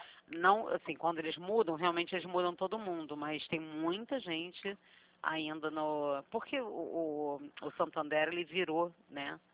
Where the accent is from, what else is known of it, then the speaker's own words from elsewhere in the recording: Rio de Janeiro, Brazil; só que a gente é aqui do Rio.